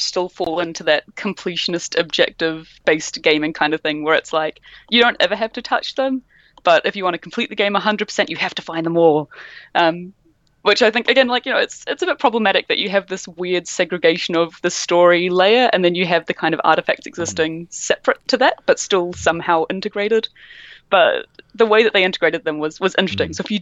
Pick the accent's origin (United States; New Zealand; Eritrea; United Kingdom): New Zealand; Can identify being a New Zealander.